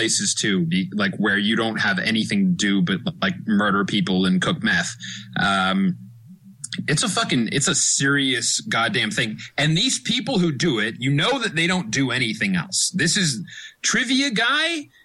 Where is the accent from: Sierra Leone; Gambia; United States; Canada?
Canada; Canadian.